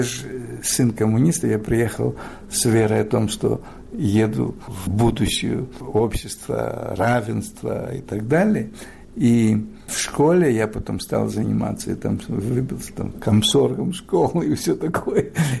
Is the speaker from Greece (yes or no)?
yes; Greece; moved away; Потому что, вы знаете, в 60-м году, когда я уехал из Греции, Греция уже пережила результаты гражданской войны, страна начала перестраиваться, начала входить в такую нормальную жизнь. И я помню, ну, у нас довольно дяди, тети, бабушки были довольно нормальный уровень жизни.